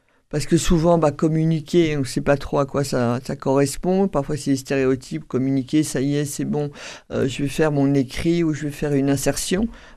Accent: northern France, France; now in Toulouse, France; C'est-à-dire, femme du Nord, on va dire ça comme ça, qui arrivait dans le Sud-Ouest

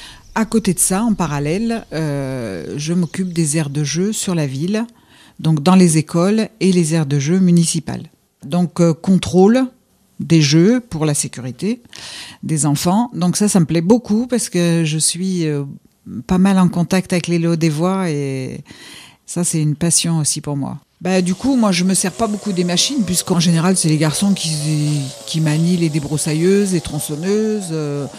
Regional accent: Auvergne-Rhône-Alpes, France; Moi, je suis dans la région en Occitanie depuis 30 ans. Je suis native du Beaujolais, je suis petite fille de viticultrice.

